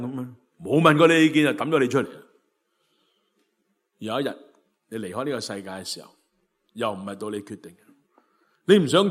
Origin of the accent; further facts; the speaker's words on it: Hong Kong; 因为我哋香港人而家唔鍾意读嗰啲唔使交学费嗰啲学校㗎嘛